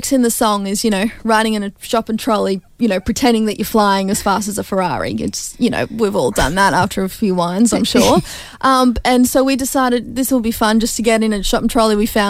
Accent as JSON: {"language": "English", "town": "Gympie", "region": "Queensland", "country": "Australia", "tie": "born or raised there", "accent": "Australian", "said": "people genuinely don't understand what I'm saying because my Aussie accent apparently is so thick and I just say, oh, well, it's Gympie in me"}